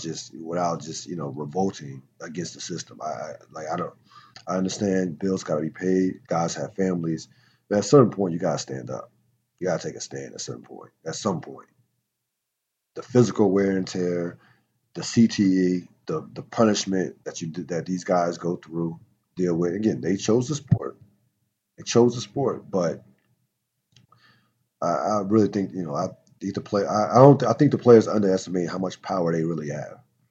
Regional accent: New Jersey, United States; born there; he's a Jersey product, so I was born in Jersey.

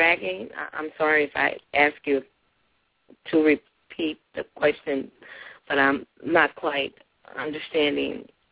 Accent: Tennessee, United States; Tennessee.

